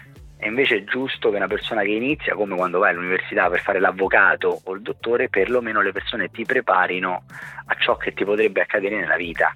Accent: Rome, Lazio, Italy; E anche perché ho pensato che, essendo di Roma, una città comunque unica, mi sarebbe piaciuto sempre rappresentare la mia città

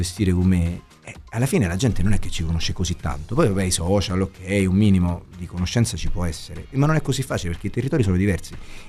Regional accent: Rome, Lazio, Italy; io sono romano e un mio nonno di origine calabrese

